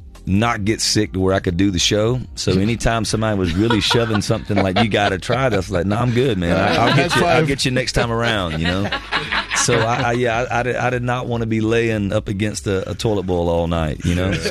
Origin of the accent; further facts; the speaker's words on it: Georgia, United States; now in Nashville, United States; Originally from South Georgia.